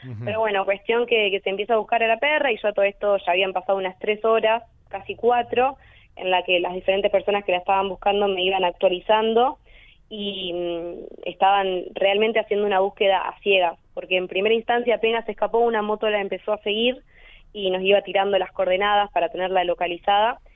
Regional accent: Pergamino, Buenos Aires Province, Argentina; Soy de la ciudad de Pergamino, provincia de Buenos Aires.

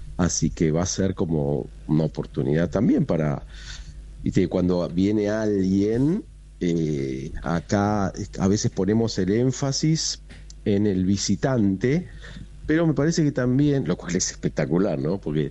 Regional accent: Argentina; la demostremos todos como argentinos, que somos un pueblo hospitalario

